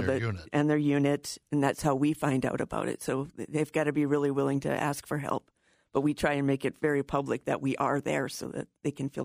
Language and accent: English; Hibbing, Minnesota, United States; also born or lived in Chisholm; I grew up in both Hibbing and Chisholm, going to school in both schools as I grew up.